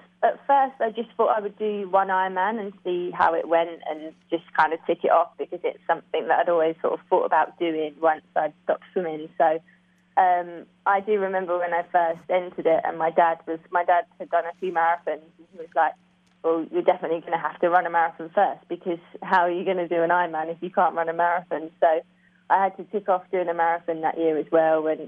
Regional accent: London, United Kingdom; I sort of just missed out in the London Olympics, which is obviously my hometown

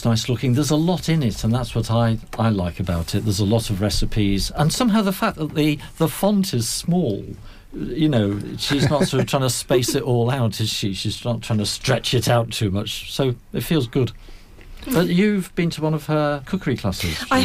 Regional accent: United Kingdom; But being British, I still boil.

